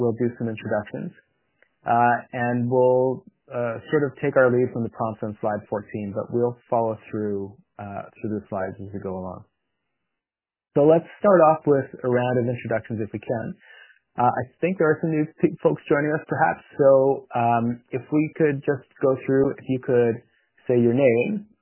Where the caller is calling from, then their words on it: Yellowknife, Northwest Territories, Canada; it's also sometimes known as Yellowknife in the Northwest Territories.